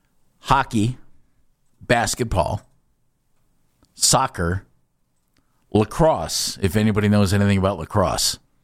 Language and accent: English; Akron, Ohio, United States; I grew up in the Akron area. We didn't have hockey.